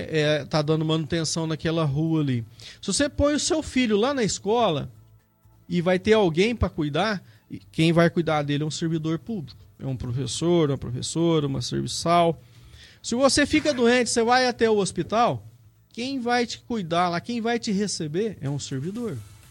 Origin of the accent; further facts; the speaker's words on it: Carmo do Rio Claro, Minas Gerais, Brazil; Eu cresci, eu nasci aqui em Carmo do Rio Claro, mas eu saí para estudar, né?